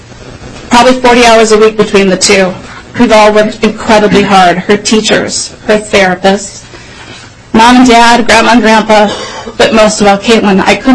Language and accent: English; Minnesota, United States; I'm a Minnesotan.